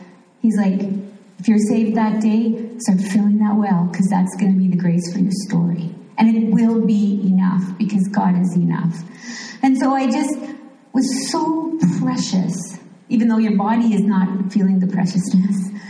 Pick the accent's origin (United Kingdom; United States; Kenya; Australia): United Kingdom; England; born there; So I'm British kind of background. I was born in England.